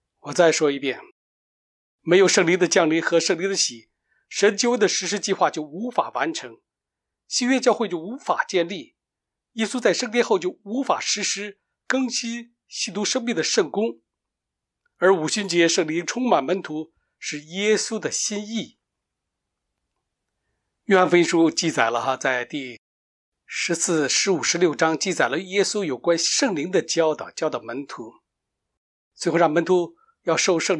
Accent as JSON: {"language": "Chinese", "region": "Beijing", "country": "China", "said": "比如我从北京来的这地区"}